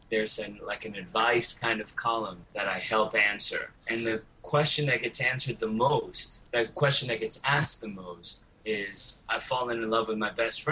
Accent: Miami, Florida, United States; because I'm originally from Miami, and not that many people come to Miami

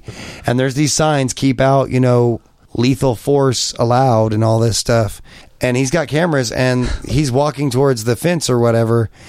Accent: Kansas, United States; born there; I said, oh, I'm Native American. With a straight face, and they looked at me, and they're like, Native American, huh? I said, yeah. And they said, you're Native American, seriously? And I said, yeah, I was born there. Kansas, right in the middle.

